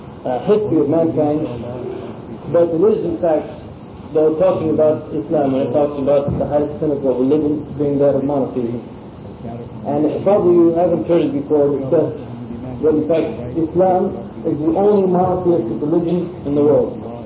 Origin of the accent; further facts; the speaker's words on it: Spain; Myself, I'm an example to prove it. I come from Spain. I'm not Arab, but I am Muslim.